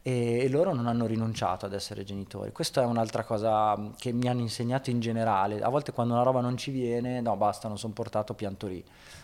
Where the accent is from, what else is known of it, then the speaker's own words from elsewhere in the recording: Rome, Lazio, Italy; born there; Io sono nato a Roma, ma ste mani non sai mai dove metterle, no?